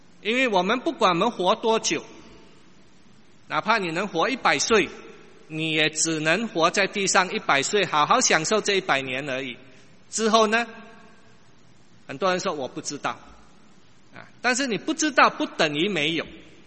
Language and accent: Chinese; China; 我们中国人或者我们华人